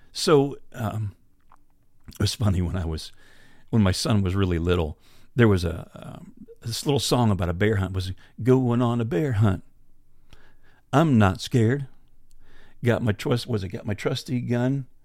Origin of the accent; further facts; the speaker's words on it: Pennsylvania, United States; I grew up in Pennsylvania. I was a whitetail hunter, and now I've hunted a lot of places, like I said, from Alaska to Africa.